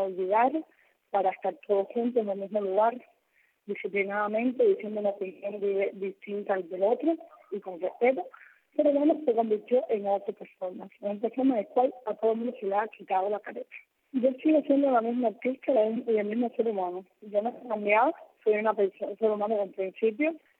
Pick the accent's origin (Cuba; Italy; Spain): Cuba; yo soy cubana, yo puedo venir a Cuba donde lo quiera, estoy con mis papeles arreglados